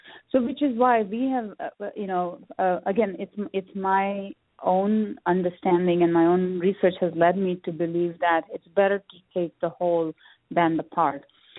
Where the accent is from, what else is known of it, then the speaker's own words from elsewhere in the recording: India; based on my own cultural background, I'm from India, so I'm very familiar with how to use these spices